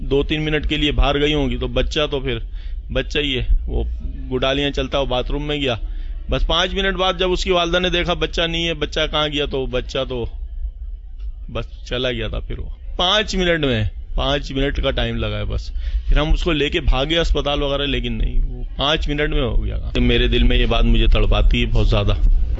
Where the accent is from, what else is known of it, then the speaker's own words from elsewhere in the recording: Gulbahar, Pakistan; اور میں گلبار کا رہنے والا ہوں.